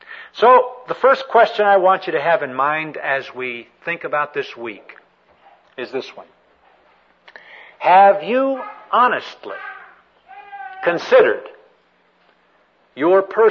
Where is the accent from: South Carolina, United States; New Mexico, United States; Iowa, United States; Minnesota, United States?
New Mexico, United States; Albuquerque; born there; now in California, United States; We moved to California from Albuquerque, New Mexico. I was born down in Albuquerque, New Mexico.